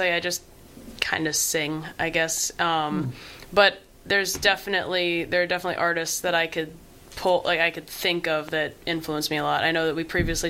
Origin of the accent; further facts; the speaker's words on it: West Virginia, United States; born there; I was born in West Virginia, but I don't really have much of a drawl to me.